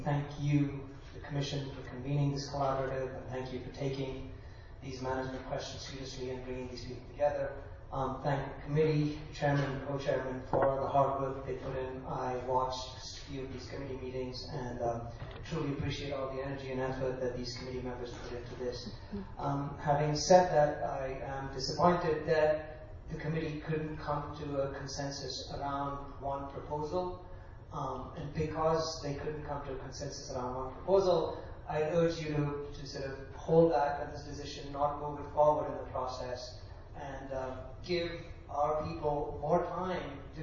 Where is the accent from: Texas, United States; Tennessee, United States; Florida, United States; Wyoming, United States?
Wyoming, United States; Lander; I'm from Lander.